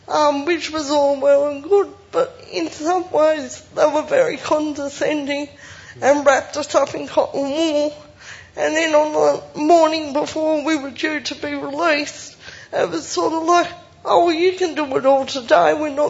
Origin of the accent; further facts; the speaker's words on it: Tasmania, Australia; I'm not from the mainland, I'm from Tasmania